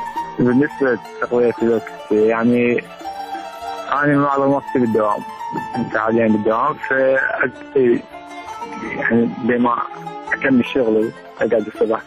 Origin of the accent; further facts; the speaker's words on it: Babil, Iraq; من محافظة بابل، موظف حكومي.